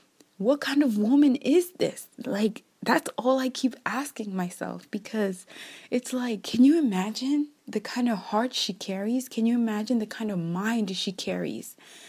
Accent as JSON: {"language": "English", "country": "Kenya", "tie": "born there", "said": "you guys know that I was born in Kenya in Africa, and, you know, not necessarily where I grew up"}